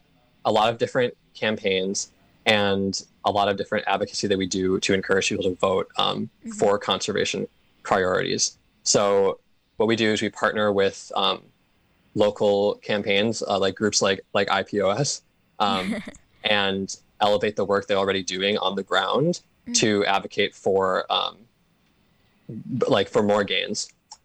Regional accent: Waukesha, Wisconsin, United States; I grew up near Milwaukee in Waukesha and went to school in Madison as well at UW.

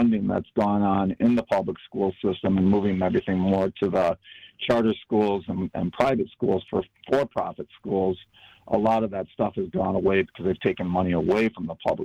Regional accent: Wisconsin, United States; So, sir, I grew up in Wisconsin, a small town of 2,000 people, and we went to gun safety class.

